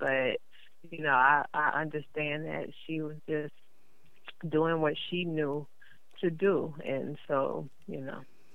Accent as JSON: {"language": "English", "town": "New Orleans", "region": "Louisiana", "country": "United States", "tie": "born or raised there", "also_born_or_lived": "New York", "said": "I was born in New York and raised in New Orleans."}